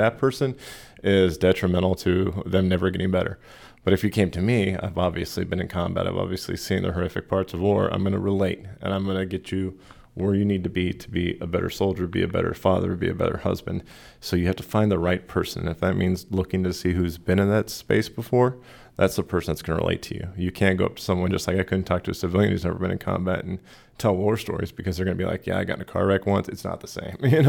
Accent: Columbia, Missouri, United States; it's kind of come full circle being back in Columbia as my hometown. And this has been such a huge festival, but it's also been a nice homecoming to come and see, you know, this is where I came from.

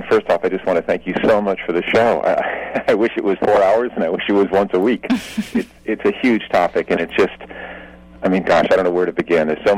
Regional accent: New York, United States; I'm a kid from New York who always felt calmer when I went out to the country north of New York City

